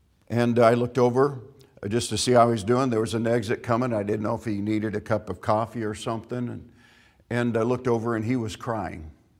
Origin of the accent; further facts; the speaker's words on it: Kansas, United States; she came from Texas and I came from Kansas. We met in Missouri and married after our Bible college time and went to Texas and pastored later.